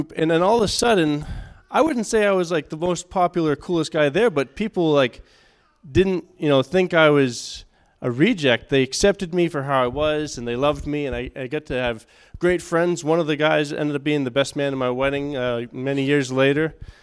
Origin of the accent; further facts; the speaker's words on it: Massachusetts, United States; I grew up in Massachusetts. There's a very, very heavy Roman Catholic.